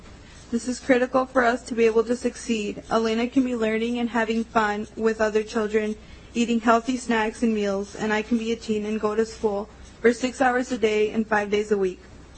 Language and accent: English; Shakopee, Minnesota, United States; I'm from Shakopee.